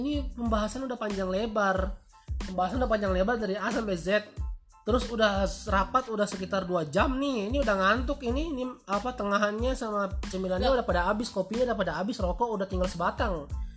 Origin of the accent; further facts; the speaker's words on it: Ambon, Maluku, Indonesia; Aku orang Ambon, aku lama udah dari Kudus.